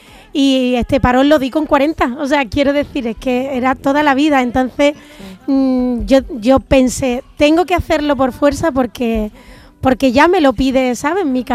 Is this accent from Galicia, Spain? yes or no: no; La Rinconada, Andalusia, Spain; Yo en mi casa es verdad que me da como mi pueblo, que es La Rinconada, digo, que sí.